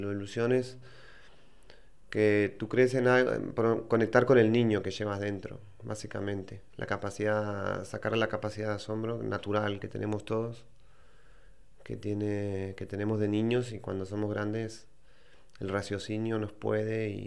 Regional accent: Uruguay; moved away as an adult; now in Barcelona, Spain; Bueno, soy de Uruguay. Estoy aquí en Barcelona hace 10 años.

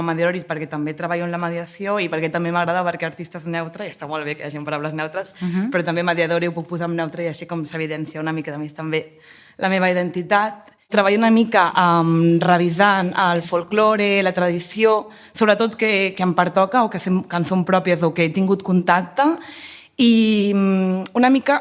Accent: Torrelles de Llobregat, Catalonia, Spain; Galop de Panderetes és una dansa de l'esbar del meu poble, de Torrelles de Llobregat, que havíem ballat des de peques.

